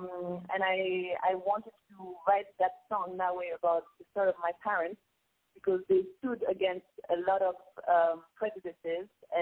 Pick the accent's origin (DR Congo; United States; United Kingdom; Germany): DR Congo; first language Lingala; English is a second language; So I speak Lingala, which is my mother tongue from Congo.